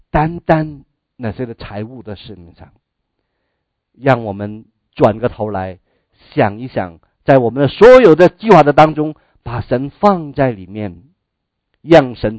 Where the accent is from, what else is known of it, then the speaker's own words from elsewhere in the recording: China; 未雨绸缪 是我们中国人最懂得的事情，对不对？